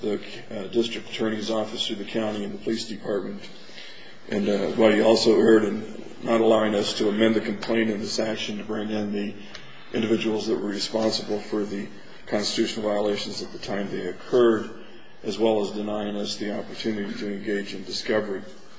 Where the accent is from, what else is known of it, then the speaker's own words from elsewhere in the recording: Las Vegas, Nevada, United States; I'm from Las Vegas, Nevada.